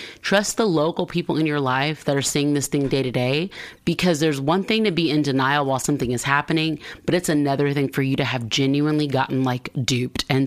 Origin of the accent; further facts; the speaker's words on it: the South, United States; And, you know, I'm from the South. So like people want to go hunting.